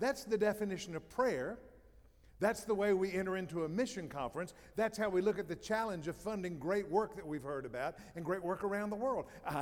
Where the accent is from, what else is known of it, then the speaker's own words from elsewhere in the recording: Tennessee, United States; Now, not all of you know this, but just for the record, I'm from Tennessee.